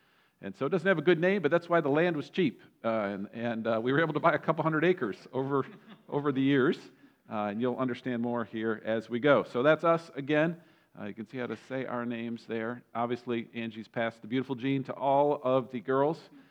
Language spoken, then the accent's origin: English; Midwest, United States; Growing up in the Midwest, we grew up around Great Lakes